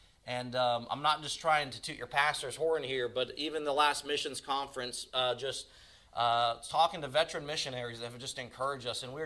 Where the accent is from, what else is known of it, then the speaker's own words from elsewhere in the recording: Oklahoma City, Oklahoma, United States; born there; I was born in Oklahoma City, off the Northwest Expressway at Baptist Hospital, amen.